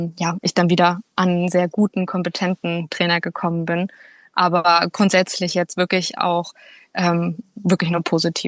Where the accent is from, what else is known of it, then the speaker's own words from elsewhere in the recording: Plauen, Saxony, Germany; born there; ich komme gebürtig aus Plauen, also Vogtland, auch so die Ecke Sachsen